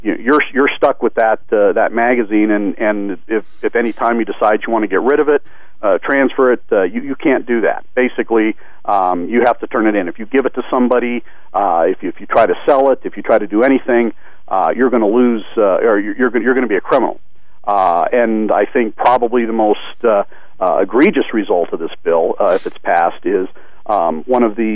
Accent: Leadville, Colorado, United States; moved away as an adult; Yeah, I'm a Colorado native. I grew up in Leadville, hunter, fisher, shooter. I left Colorado in 1983 to attend the Naval Academy in Annapolis, Maryland.

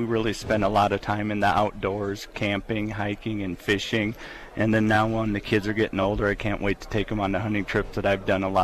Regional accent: Iowa, United States; Well, I grew up in Iowa, and I actively hunted small game with my father.

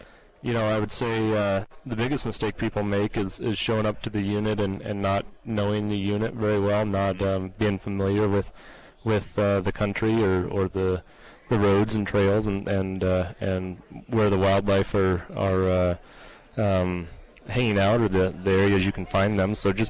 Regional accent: Durango, Colorado, United States; now in Salida, United States; Originally, I'm from Durango, but yeah, I've lived in Colorado most of my life. I've been in Salida now for 6 years as the biologist there.

